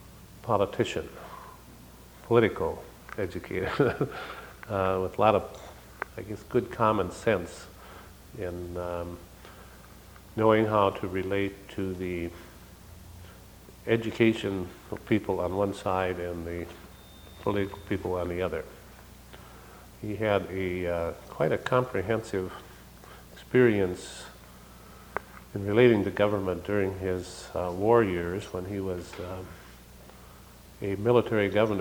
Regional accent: Appleton, Wisconsin, United States; born there; Oh, I was born in 1924 in the Appleton area.

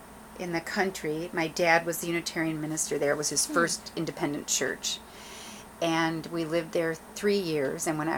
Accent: Youngstown, Ohio, United States; born there; I was born in Youngstown, Ohio, 1951, and my parents were both veterans of World War II.

